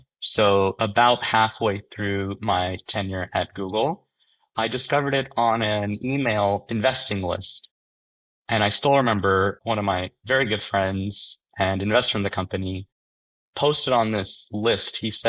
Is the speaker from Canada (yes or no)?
no; India; So I'm from India, and in India, gold is sort of embedded culturally into our DNA.